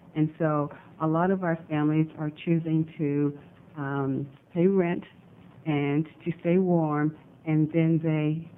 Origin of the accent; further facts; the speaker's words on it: Portland, Oregon, United States; I'm born and raised in Portland.